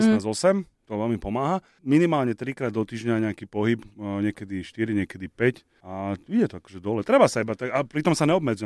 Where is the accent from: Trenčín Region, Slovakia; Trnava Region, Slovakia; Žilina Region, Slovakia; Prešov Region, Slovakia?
Trnava Region, Slovakia; Špačince; Pri Trnave, jedna taká malá dedina, volá sa Špačince.